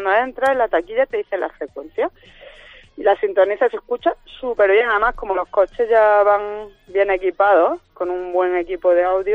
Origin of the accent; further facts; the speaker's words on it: Granada, Andalusia, Spain; now in Madrid, Spain; soy de Granada. Lo que pasa es que llevo ya 15 años aquí, pero no se me pega el acento madrileño. Es que todavía no sé cuál es el acento madrileño.